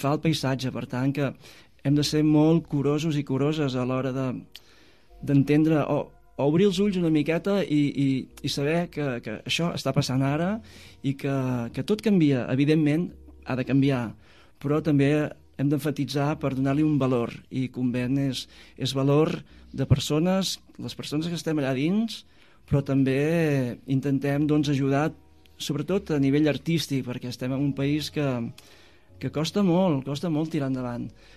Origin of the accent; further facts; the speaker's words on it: Cal Rosal, Catalonia, Spain; quan jo sóc de Cal Rosal, on hi ha el convent, fa 28 anys que vaig començar el projecte, però és que jo estudiava allà